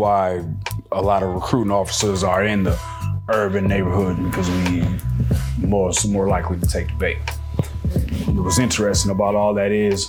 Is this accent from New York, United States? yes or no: no; Michigan, United States; I'm from Michigan.